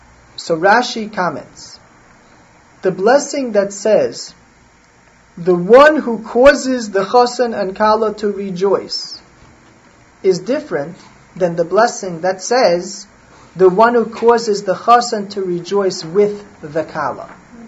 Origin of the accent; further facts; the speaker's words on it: Muncie, Indiana, United States; When I was growing up in Muncie, I knew of a family.